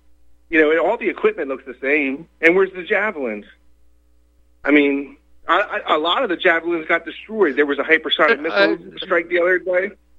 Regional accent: Maryland, United States; accent: Maryland; It's my Maryland accent.

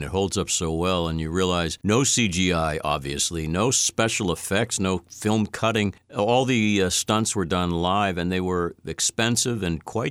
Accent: Boston, Massachusetts, United States; I'm from the East Coast. I'm from Boston.

